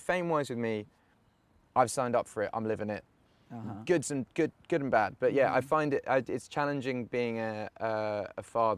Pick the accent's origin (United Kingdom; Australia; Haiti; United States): United Kingdom; England; probably the answer is growing up in England